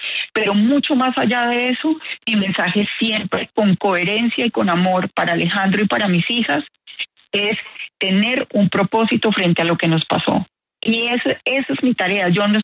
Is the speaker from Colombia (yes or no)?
yes; Colombia; nosotros somos 2 colombianos más en cuántos millones de colombianos